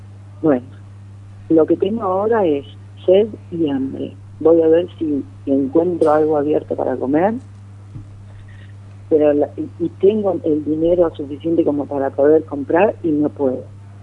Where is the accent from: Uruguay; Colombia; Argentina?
Argentina; moved away; Argentina será lo que sea, pero bueno, sigo siendo argentina, llevo 18 años acá